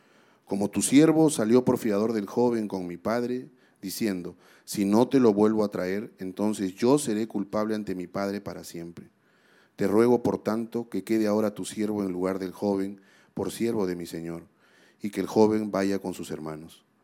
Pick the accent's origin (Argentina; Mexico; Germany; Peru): Peru; Y volví al Perú y tomé la decisión de renunciar a todo lo que yo había construido en ese país, en mi país.